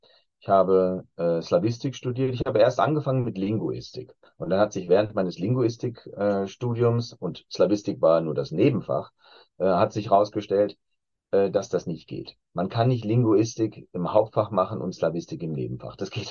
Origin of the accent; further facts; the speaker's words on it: Herford, North Rhine-Westphalia, Germany; ich habe meine Jugendzeit in Herford in Ostwestfalen verbracht und dann mein Studium in Bielefeld in Ostwestfalen